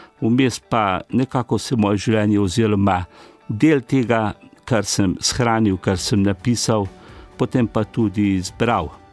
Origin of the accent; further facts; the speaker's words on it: Nasovče, Upper Carniola, Slovenia; born there; od mojega rojstva, torej od doma, kjer sem rojen v Nasovčah številka 10